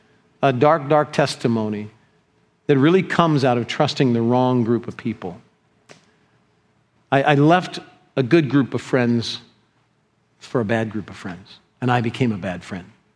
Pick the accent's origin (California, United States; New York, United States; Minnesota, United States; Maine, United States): California, United States; Lakewood; He said, well, I'm from the Long Beach area. I said, really? What part? Lakewood. Oh, I said, I went to high school in Lakewood. He said, so did I. Lakewood High School.